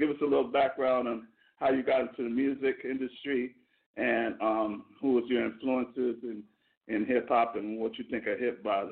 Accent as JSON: {"language": "English", "town": "Brooklyn", "region": "New York", "country": "United States", "tie": "born or raised there", "said": "Yeah, I grew up in Brooklyn, New York, with the evolution of hip-hop, the mecca of hip-hop."}